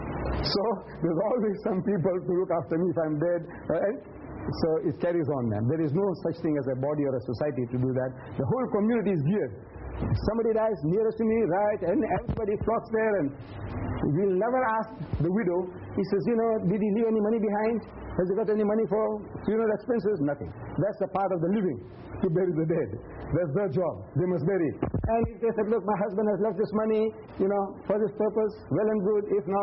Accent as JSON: {"language": "English", "country": "India", "tie": "born there", "said": "I'm an Indian by birth, but my ancestors came from outside India 5,000 years ago."}